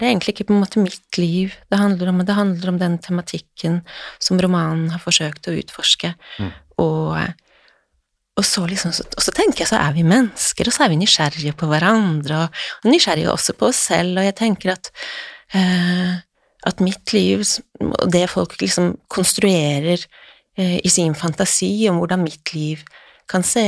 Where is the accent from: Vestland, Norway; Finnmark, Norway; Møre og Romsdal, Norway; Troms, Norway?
Finnmark, Norway; jeg vokste opp ved Tanaelva i Finnmark